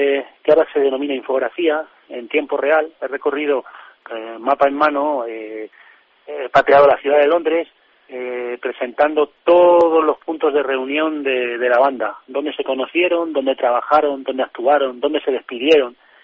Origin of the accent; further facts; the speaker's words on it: Zarza de Montánchez, Extremadura, Spain; Yo procedo de Zarza de Montanche, ¿vale? Está aproximadamente a 30 kilómetros de Cáceres, ¿vale? Y es un paraíso natural